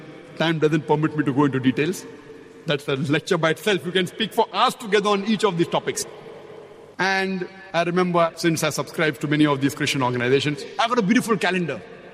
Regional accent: India; English is a second language; I come from India. which has a population of more than a billion people

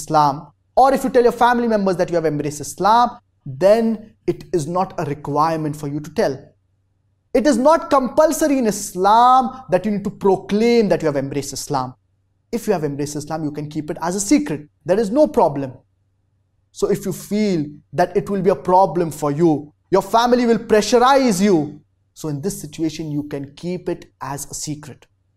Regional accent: Poland; English is a second language; now in France; I am from Poland, but I'm currently studying medical engineering in France. I come from a very strong Christian family

